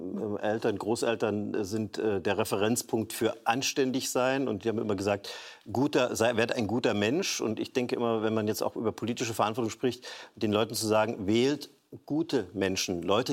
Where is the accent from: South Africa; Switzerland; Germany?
Germany; Görlitz, Saxony; Wir kommen ja aus Görlitz.